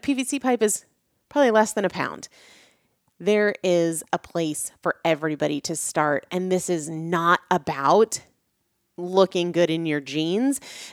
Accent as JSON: {"language": "English", "region": "New Hampshire", "country": "United States", "tie": "born or raised there", "also_born_or_lived": "Washington, D.C. / North Carolina", "moved": "as an adult", "said": "so I grew up in New England. I grew up in New Hampshire. And then when I was a freshman in college, I moved south and I was in DC for a little while, but spent about 16 years in North Carolina before moving back to New England."}